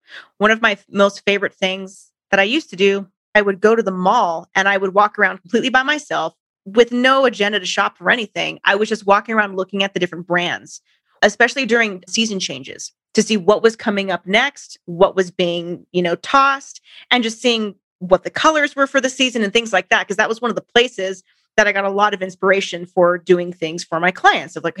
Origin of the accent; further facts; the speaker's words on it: California, United States; But I'm from California.